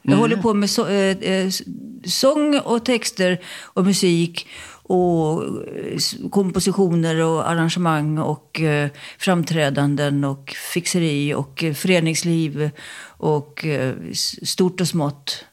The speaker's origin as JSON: {"language": "Swedish", "region": "Skåne", "country": "Sweden", "accent": "Scanian", "said": "Jag tog fram mitt skånska jag."}